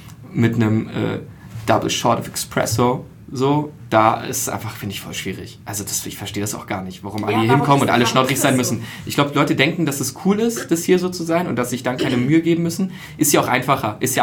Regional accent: Berlin, Germany; born there; ich bin ja gebürtiger Berliner

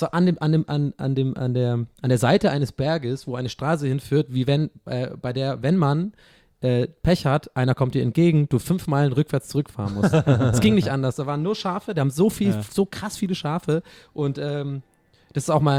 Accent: Dublin, Leinster, Ireland; ich bin ja Ire, ja, und ich komme aber aus Dublin, ich bin Stadtkind, so.

